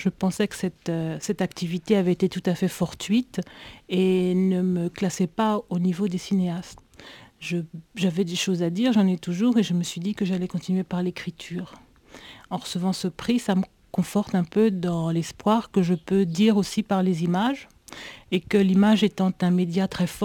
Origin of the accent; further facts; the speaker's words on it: Togo; Je suis togolaise, juriste